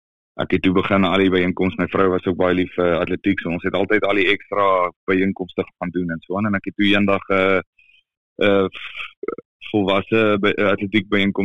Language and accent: Afrikaans; Pretoria, Gauteng, South Africa; so ek het eindelijk groot geword in Pretoria, en meeste van my jare in Pretoria spandeer, en al groot geword in Swaan